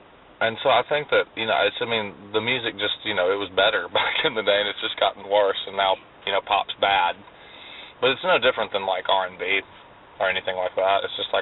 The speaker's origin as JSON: {"language": "English", "town": "Nashville", "region": "Tennessee", "country": "United States", "tie": "born or raised there", "said": "See, I guess being born and raised in Nashville, I understand the machine a little bit better than most people do."}